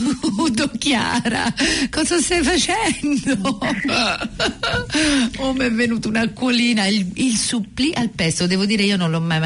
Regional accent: Campania, Italy; io sono una napoletana

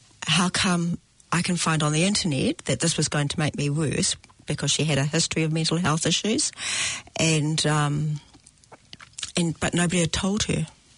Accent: Gisborne, New Zealand; I come from Gisborne

